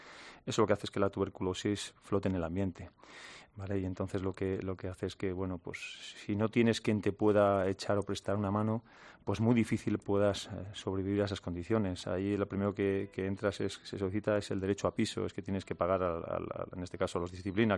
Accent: Spain; como español así lo puedo decir

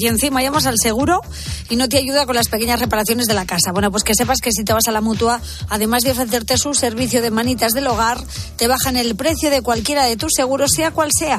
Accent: Pedro Muñoz, Castilla-La Mancha, Spain; Ah, yo soy de Pedro Muñoz de la Mancha.

